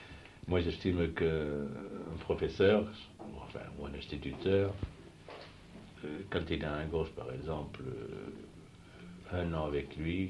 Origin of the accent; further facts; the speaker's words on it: England, United Kingdom; Parce que c'est ce qu'on a chez nous en Angleterre.